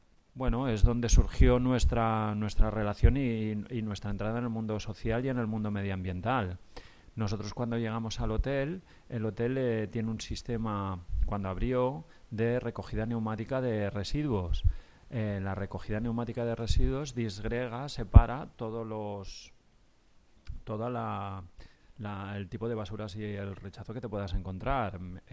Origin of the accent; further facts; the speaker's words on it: Bilbao, Basque Country, Spain; moved away; yo soy de Bilbao. Si te encuentras con uno de Bilbao y no te dice que es de Bilbao, es que no es de Bilbao. Los de Bilbao siempre decimos que, lo primero, somos de Bilbao. Vine aquí hace ya 17 años